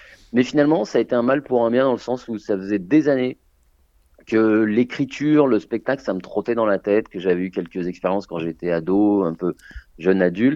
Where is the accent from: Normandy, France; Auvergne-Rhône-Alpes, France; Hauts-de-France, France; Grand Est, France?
Auvergne-Rhône-Alpes, France; Lyon; Donc j'étais à Lyon, parce que j'ai grandi à Lyon. J'étais à Lyon quand j'étais ado